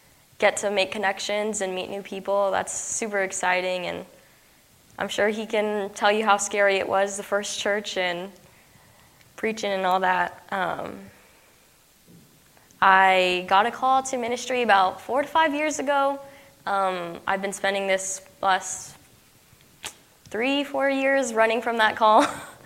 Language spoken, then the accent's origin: English; Phoenix, Arizona, United States; I'm from Phoenix, Arizona, a little ways away from home, but I'm a sophomore at Olivet.